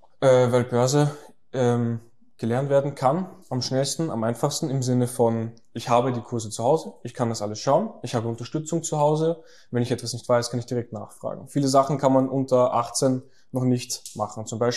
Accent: Austria; Bei vielen ist halt die Frage nach dem Rentensystem bei uns in Österreich.

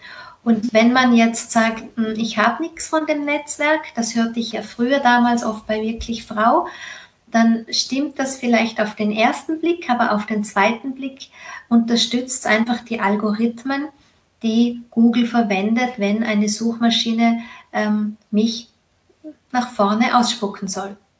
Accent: Vorarlberg, Austria; Ich bin Vorarlbergerin, die schmeißen jetzt das Geld nicht nur beim Fenster raus, die mögen ganz gern gut draufschauen.

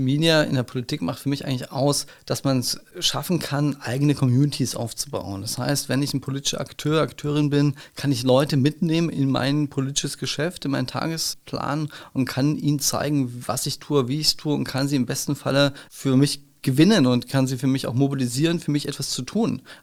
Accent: Hamburg, Germany; ich komme aus Hamburg, da wohne ich seit ein paar Jahren

